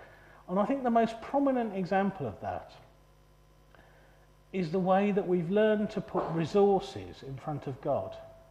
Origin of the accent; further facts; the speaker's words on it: United Kingdom; I can cope, I'm British.